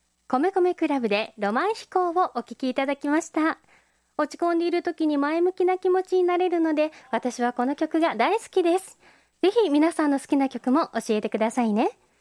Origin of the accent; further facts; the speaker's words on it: Shiga, Japan; also born or lived in Kyoto; です。京都生まれの滋賀育ち、小柄でおっとりしてそうに見られますが、意外とせっかちでアグレッシブです。